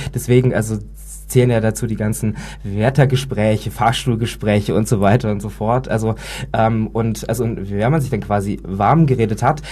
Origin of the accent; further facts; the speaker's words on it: Harz, Germany; also ich komme ursprünglich aus dem Harz